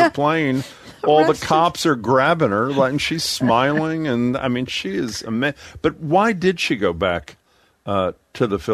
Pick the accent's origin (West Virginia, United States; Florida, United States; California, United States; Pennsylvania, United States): Pennsylvania, United States; Philadelphia; because I'm from Philadelphia, not far away.